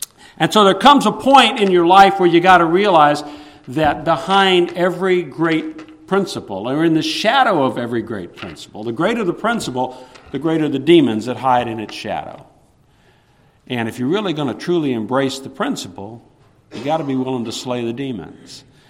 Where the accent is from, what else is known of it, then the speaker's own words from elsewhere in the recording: the South, United States; I know when I was raised in the South, it's interesting.